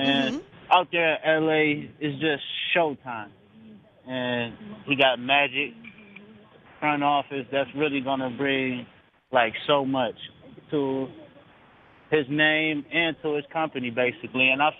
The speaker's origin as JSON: {"language": "English", "town": "Cleveland", "region": "Ohio", "country": "United States", "tie": "born or raised there", "said": "I am from Cleveland, born and raised, and he made a lot of history here."}